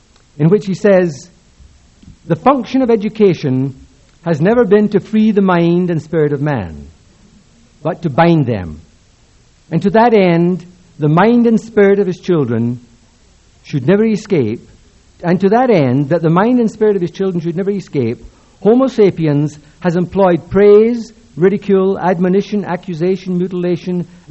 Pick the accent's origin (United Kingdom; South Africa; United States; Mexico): United Kingdom; Scotland; One, a statement of Samuel Johnson, whom as a Scot I don't have much respect for, but he was a pretty good English writer.